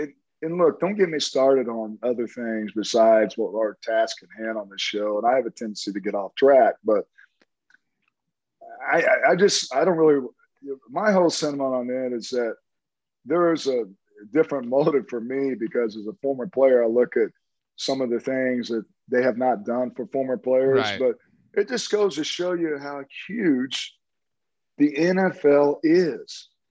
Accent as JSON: {"language": "English", "town": "Tulsa", "region": "Oklahoma", "country": "United States", "said": "I'm from Tulsa, so I know all about Oral Roberts."}